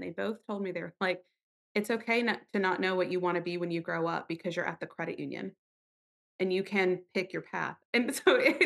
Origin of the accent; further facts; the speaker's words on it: Deep South, United States; But I'm from the Deep South, so I'll use this analogy.